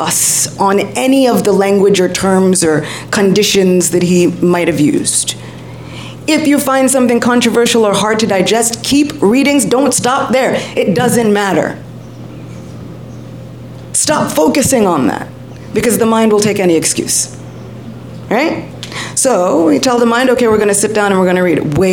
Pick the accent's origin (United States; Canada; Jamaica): United States; New York City, New York; I'm a New Yorker. Just going to preface this with I'm a New Yorker